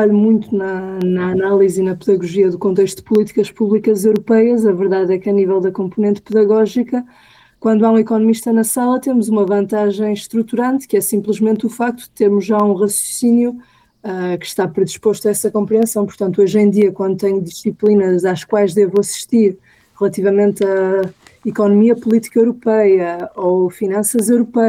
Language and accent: Portuguese; Arcos de Valdevez, Viana do Castelo, Portugal; na zona de Ponta da Barca, Arcos de Valdevez, de onde eu sou natural